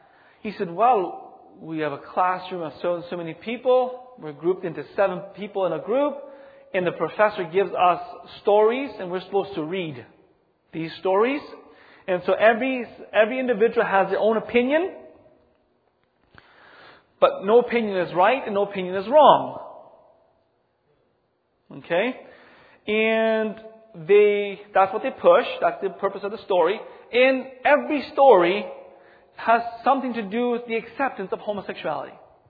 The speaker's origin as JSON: {"language": "English", "country": "Mexico", "said": "you can just imagine, I'm coming from Mexico, I'm isolated, now I'm coming to a great big world where technology at that time was just wow. Like I didn't know TV existed until I came here."}